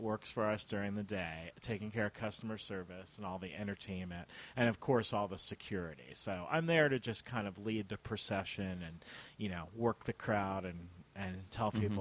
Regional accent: Florida, United States; But I grew up in Florida, and so Christmas was kind of an artificial tree on a coffee table.

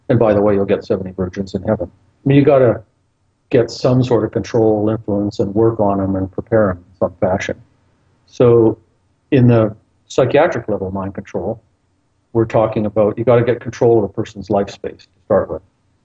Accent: Canada; growing up in Canada

